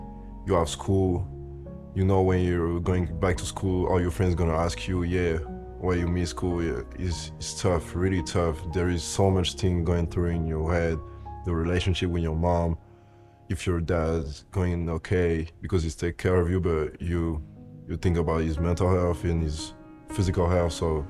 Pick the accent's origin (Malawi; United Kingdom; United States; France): France; Paris, Île-de-France; I'm from Paris, born and raised.